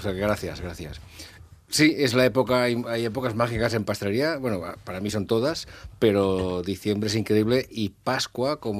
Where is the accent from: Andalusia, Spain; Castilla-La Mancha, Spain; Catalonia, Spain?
Catalonia, Spain; Calafell; yo soy de Calafell, mi padre era de Barcelona y se fue a hacer temporada un verano hace muchos y muchos años, y ahí conocí a mi madre, con lo cual yo nací en Calafell.